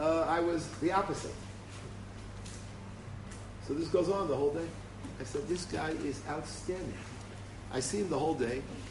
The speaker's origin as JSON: {"language": "English", "town": "New York City", "region": "New York", "country": "United States", "tie": "born or raised there", "said": "I'm a fellow who's, I grew up in New York City"}